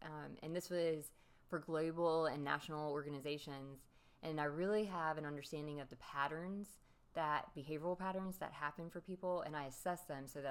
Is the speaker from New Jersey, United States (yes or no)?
no; Sumter, South Carolina, United States; now in Charleston, United States; I am originally from Sumter, South Carolina, which is about an hour and 45 minutes from where I live now in Charleston.